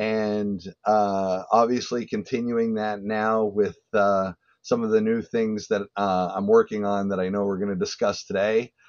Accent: Montreal, Quebec, Canada; I'm originally from Montreal, Canada.

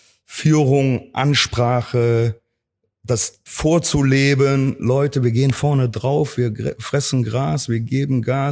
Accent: Cologne, North Rhine-Westphalia, Germany; Ich bin ein Kölscher Junge, ich wohne hier in Köln, egal wo ich Trainer bin, ob hier Saarbrücken, Rostock, Cottbus. Also meine Heimat wird immer Köln bleiben.

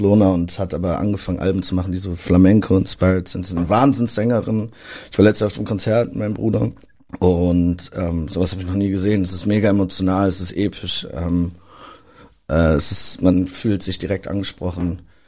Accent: Berlin, Germany; Das ist der Soundtrack natürlich meiner Jugend. Ich bin Berliner und bedeutet mir viel.

